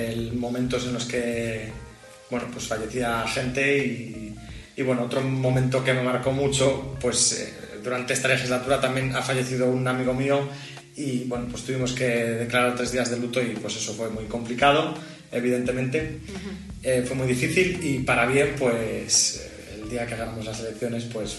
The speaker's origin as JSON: {"language": "Spanish", "town": "Villamuriel de Cerrato", "region": "Castile and León", "country": "Spain", "tie": "born or raised there", "said": "Para mí, pues mi pueblo, que es Villa Muriel de Cerrato."}